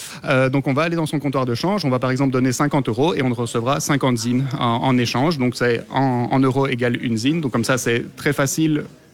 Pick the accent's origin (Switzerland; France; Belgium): Belgium; Brussels, Brussels-Capital Region; en tant que bruxellois, c'est quand même important.